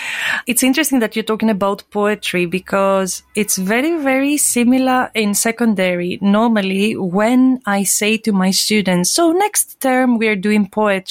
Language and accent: English; Greece; accent: Greek; English is a second language; Well, to begin with, I'm Greek. You can hear my accent.